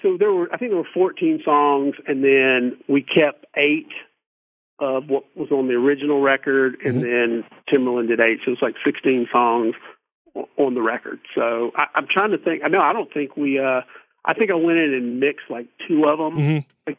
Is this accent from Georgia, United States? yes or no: yes; Valdosta, Georgia, United States; And he was from LaGrange, Georgia, and I'm from Valdosta, Georgia.